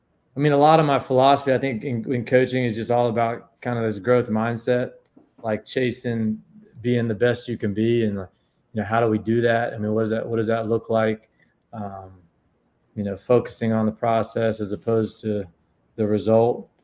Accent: Chapel Hill, North Carolina, United States; and I'm growing up in Chapel Hill, you go to community center, man, I didn't get picked up.

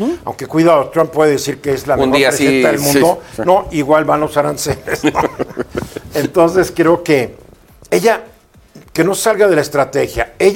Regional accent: Mexico; es decir, los mexicanos somos dueños

